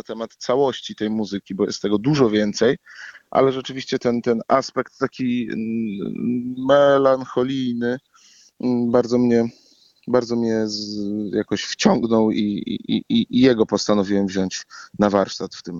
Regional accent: Ostrołęka, Masovian Voivodeship, Poland; also born or lived in Dębica; ja się urodziłem w Dębicy, czyli jestem właściwie bliski dość Krakowa, ta Dębica, która jest między Tarnowem a Rzeszowem, a od dziecka mieszkałem w Ostrołęce

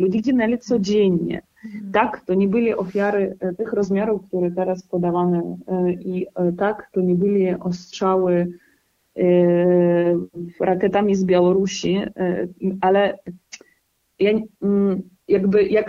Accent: Novotroitske, Donetsk Oblast, Ukraine; also born or lived in Crimea / Kharkiv; ale pochodzę z Nowotroickiego, z tego, co słyszeliście, Wolnowacha, które teraz jest miasto bohater, to jest obok mnie, to jest 20 kilometrów od Doniecka, pomiędzy Donieckiem a Mariupolem. I jestem z tych terenów, ale też część życia spędziłam na Krymie

